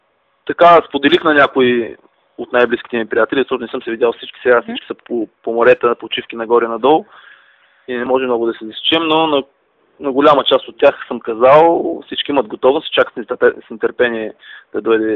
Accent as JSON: {"language": "Bulgarian", "town": "Plovdiv", "region": "Plovdiv Province", "country": "Bulgaria", "said": "защото съм от Пловдив."}